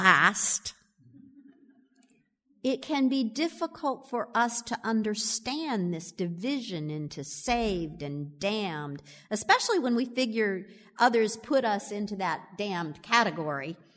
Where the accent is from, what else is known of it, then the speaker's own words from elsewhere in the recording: the South, United States; I grew up in the South